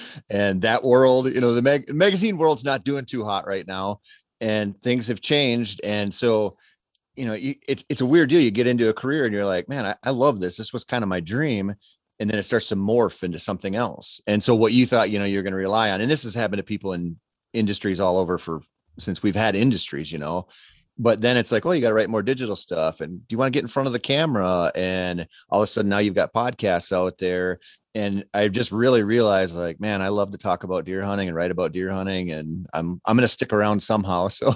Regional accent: Minnesota, United States; You know, I grew up in Minnesota

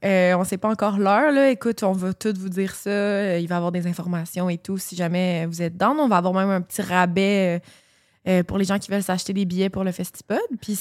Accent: France; Je suis française et j'adore.

